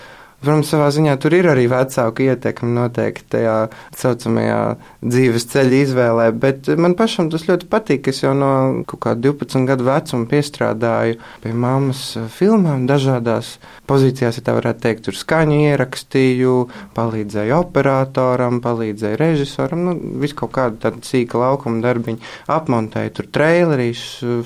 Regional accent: Riga, Latvia; also born or lived in Stockholm, Sweden; es esmu dzimis Zviedrijā, Stokholmā 1995. gadā, tad man pašlaik ir 21, bet audzis es esmu tepat Rīgā, mācījos visus 12 gadus Rīgas centra humanitārijā vidusskolā

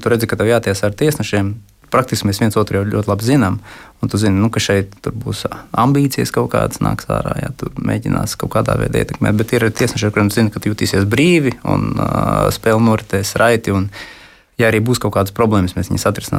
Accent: Līvāni, Latgale, Latvia; Bet tā kā es nāku no Līvāniem

